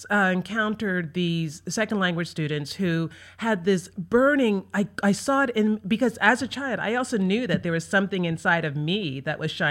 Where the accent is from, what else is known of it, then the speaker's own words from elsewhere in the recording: Philadelphia, Pennsylvania, United States; also born or lived in New York; I'm originally from Philadelphia.